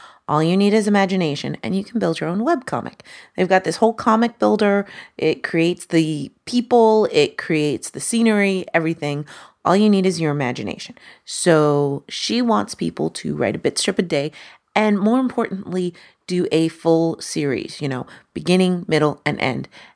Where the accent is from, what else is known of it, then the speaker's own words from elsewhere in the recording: United States; now in Canada; See, I'm an American. I live in Canada.